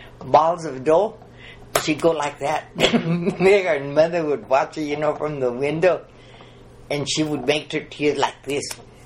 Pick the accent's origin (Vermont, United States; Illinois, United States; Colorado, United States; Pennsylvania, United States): Colorado, United States; Because being that he was a Texan, I was from Colorado, you're not going to believe this, but there is a lot of difference.